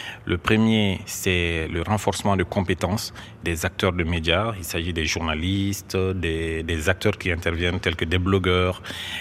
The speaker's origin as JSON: {"language": "French", "country": "Mali", "said": "j'ai décidé de revenir en Afrique et surtout chez moi au Mali"}